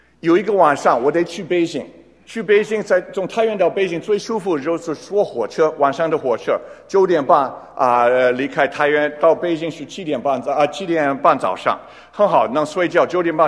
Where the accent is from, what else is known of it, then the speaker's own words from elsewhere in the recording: Taiwan; Chinese is a second language; 我记得在台湾长大的时候，我学过一个怕太太的这个事